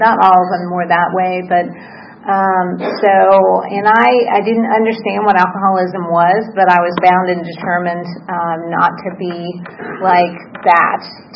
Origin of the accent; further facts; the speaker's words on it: San Francisco, California, United States; born there; I was born in San Francisco and ended up here because of my grandparents. And we moved around very often, every 6 months to a year.